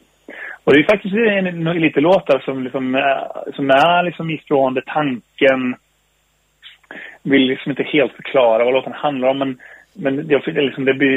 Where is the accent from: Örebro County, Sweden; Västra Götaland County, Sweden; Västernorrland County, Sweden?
Västra Götaland County, Sweden; Falköping; Och, alltså det finns verkligen spår från Falköping i skivan. Verkligen.